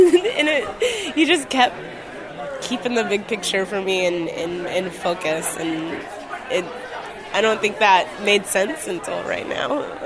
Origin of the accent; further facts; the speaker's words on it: Plummer, Idaho, United States; From Idaho. I grew up in Plummer, Idaho, on the Coeur d'Alene Reservation, and then moved down to Boise.